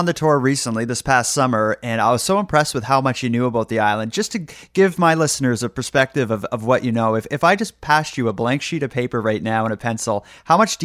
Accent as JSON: {"language": "English", "region": "Nova Scotia", "country": "Canada", "said": "I'm from Nova Scotia"}